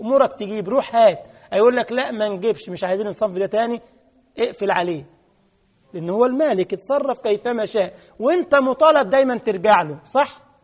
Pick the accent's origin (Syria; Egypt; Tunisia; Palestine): Egypt; يعني كلمة خدام دي عندنا في مصر عيب